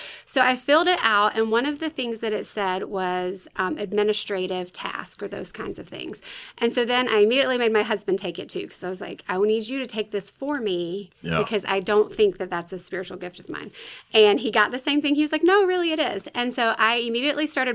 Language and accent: English; Spartanburg, South Carolina, United States; I did not grow up in Lexington. I am from South Carolina, though. I grew up in Spartanburg.